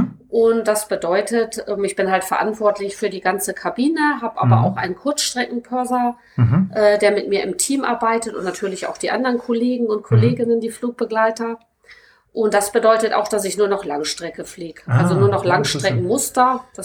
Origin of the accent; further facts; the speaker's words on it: Norderney, Lower Saxony, Germany; Und ich komme gebürtig aus Norderney.